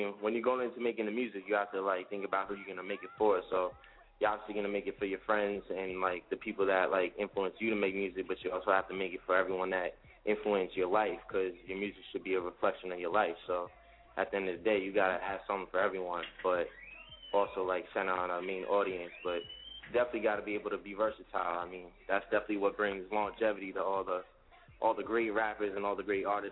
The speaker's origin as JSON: {"language": "English", "town": "Westchester", "region": "New York", "country": "United States", "said": "I'm from New York, from Westchester, 904."}